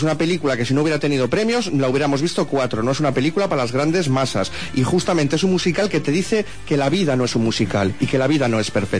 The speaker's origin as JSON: {"language": "Spanish", "country": "Spain", "said": "yo soy español"}